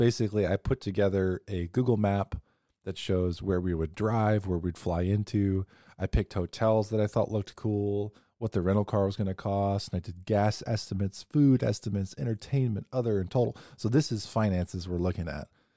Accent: Kansas City, United States; Keep in mind, we're from Kansas City.

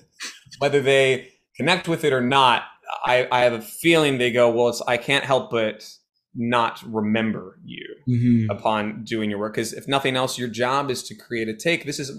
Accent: San Francisco, California, United States; But I'm from San Francisco, the Bay

